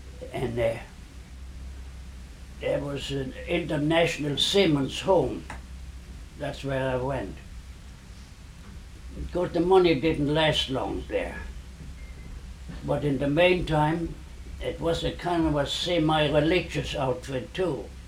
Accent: Koblenz, Rhineland-Palatinate, Germany; No, I was raised near Koblenz. And that's up the river from there, up the Rhine.

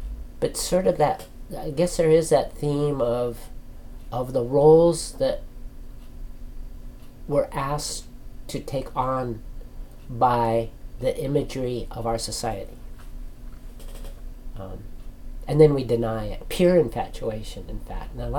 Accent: Auburn, United States; And I grew up in Auburn, where the railroads would come through there.

